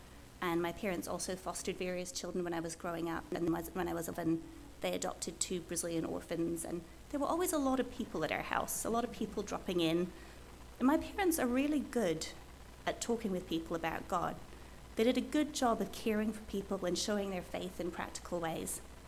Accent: Dingwall, Scotland, United Kingdom; also born or lived in Shetland Islands; So most of my growing up years were in Dingwall, a town just north of Inverness in the Highlands.

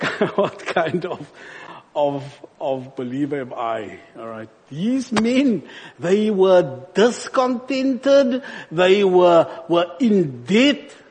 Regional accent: South Africa; I come from South Africa, and we have some beautiful caves.

